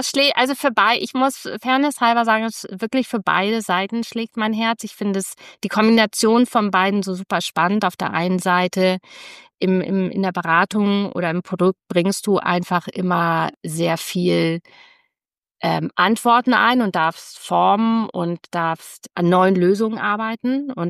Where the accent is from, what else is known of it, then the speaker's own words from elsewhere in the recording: Bremen, Germany; now in Hamburg, Germany; Ich lebe jetzt seit mehr als 20 Jahren tatsächlich in Hamburg und das als Bremerin.